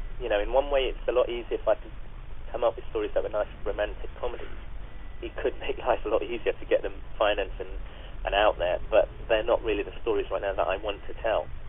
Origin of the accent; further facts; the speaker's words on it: London, United Kingdom; I grew up with a Muslim background, an Indian background, but I grew up in London.